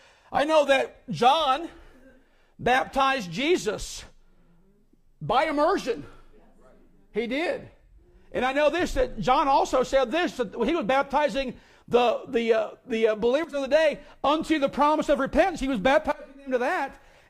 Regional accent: Midwest, United States; You know, I grew up in the Midwest.

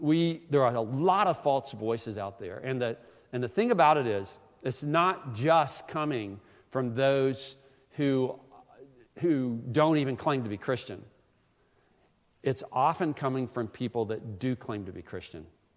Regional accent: Greenville, United States; But I grew up in this community, actually. I grew up in Greenville.

